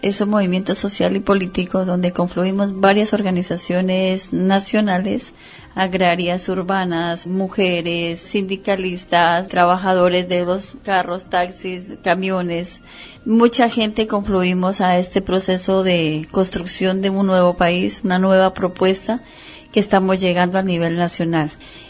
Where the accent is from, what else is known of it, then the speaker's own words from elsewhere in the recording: Colombia; nosotros como colombianos y colombianas estamos haciendo paz de nuestras regiones.